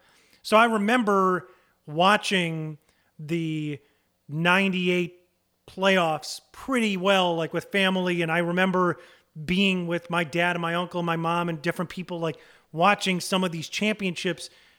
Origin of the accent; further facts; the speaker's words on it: Deerfield, Illinois, United States; But as a kid growing up in Deerfield, where they practiced